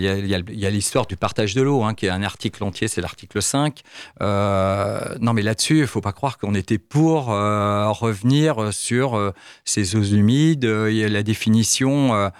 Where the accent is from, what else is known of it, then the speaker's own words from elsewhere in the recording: France; on importe chez nous en France des produits traités